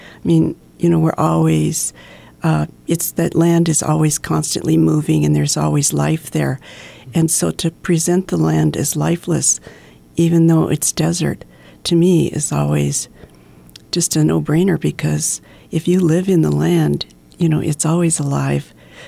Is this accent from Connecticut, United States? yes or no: no; Montana, United States; born there; also born or lived in Texas / Seattle / Boston; And, you know, and I was born in Montana. So I visited Montana more than any other state throughout my life. And, you know, I call Montana home.